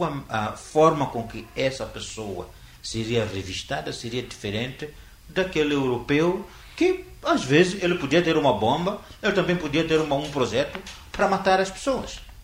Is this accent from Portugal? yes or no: no; Mozambique; não quero me meter nos problemas brasileiros, sou moçambicano